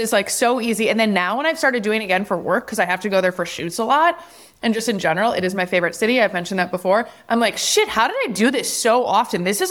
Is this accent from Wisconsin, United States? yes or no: yes; Wisconsin, United States; So I went home for the funeral. I'm from Wisconsin, for those of you who don't know it.